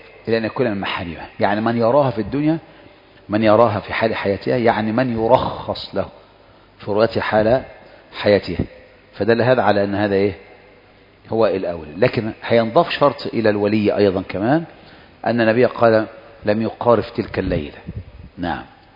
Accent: Egypt; أعلى نسبة طلاق في العالم تقريبا عندنا في مصر

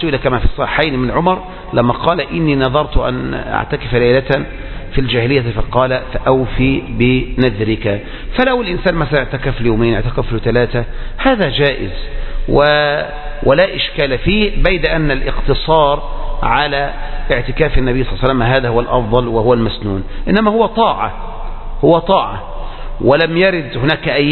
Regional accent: Egypt; من السنن المهجورة عندنا في مصر هذا الأمر

